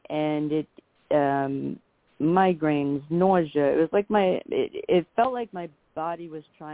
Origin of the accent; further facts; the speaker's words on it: Long Island, New York, United States; Island, New York.